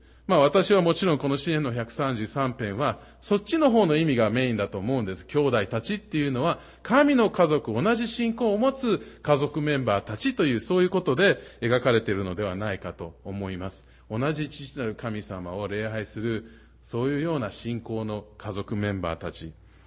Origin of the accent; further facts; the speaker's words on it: Minnesota, United States; now in Boston, United States; 私ももともとボストンの人じゃないんです。ミネソタ出身ですけれども